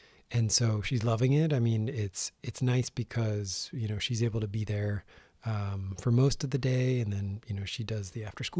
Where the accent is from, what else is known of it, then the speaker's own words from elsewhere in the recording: New Jersey, United States; also born or lived in Tillamook; now in Astoria, United States; So I'm originally from New Jersey, and I have been in Astoria now for about the last decade. I was living down the coast before we moved to Astoria. I was in Tillamook for about 4 years.